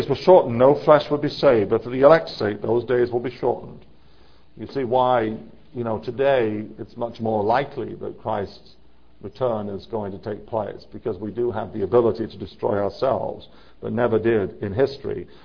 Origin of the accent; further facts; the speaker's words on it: England, United Kingdom; You know, you take where I come from, for example. I come from England.